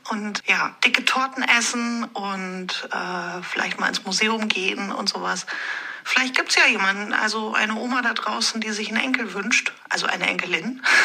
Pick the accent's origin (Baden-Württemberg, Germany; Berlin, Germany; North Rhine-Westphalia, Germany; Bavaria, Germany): North Rhine-Westphalia, Germany; Cologne; Also ich komme aus Köln.